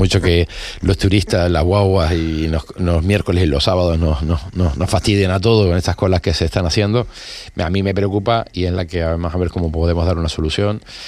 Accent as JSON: {"language": "Spanish", "town": "Fuerteventura", "region": "Canary Islands", "country": "Spain", "said": "Yo como soy de Fuerteventura, no la he encargado."}